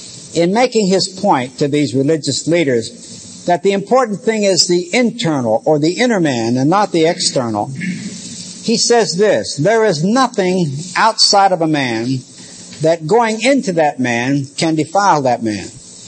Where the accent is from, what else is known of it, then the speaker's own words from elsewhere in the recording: Pennsylvania, United States; The little church I grew up in Western Pennsylvania had a little blue book.